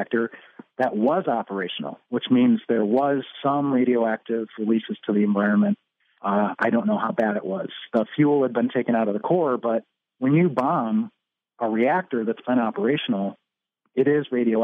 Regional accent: Kalamazoo, Michigan, United States; I learned of Palisades, which I hadn't known about growing up in Kalamazoo, Michigan.

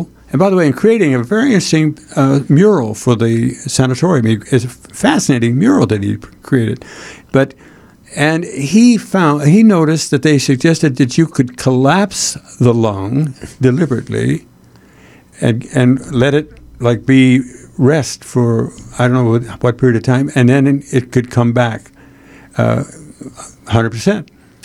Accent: California, United States; But I'm from California myself.

